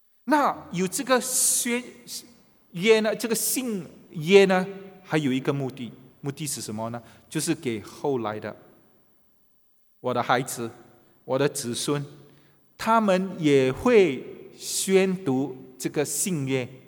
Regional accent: Singapore; 我是新加坡的公民，那么，所以我不是来自那一个国家，我不是来自那一个国家，我是新加坡的公民。

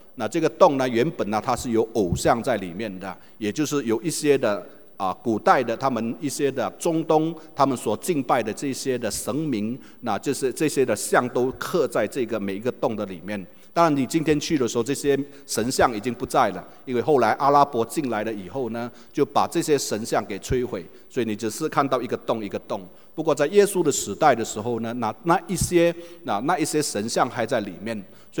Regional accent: Indonesia; 我是印尼的华人。那我在从小就在印尼长大

